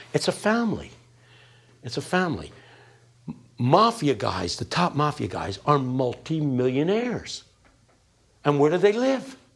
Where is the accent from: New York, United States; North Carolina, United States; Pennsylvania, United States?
Pennsylvania, United States; Philadelphia; But I lived my whole life within one neck of the woods. Please understand, I grew up in West Philadelphia.